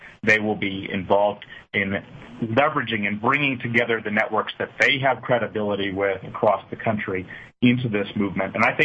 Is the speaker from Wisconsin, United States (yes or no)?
yes; Wisconsin, United States; I mean, I'm from Wisconsin, and we were that conflict point for some time.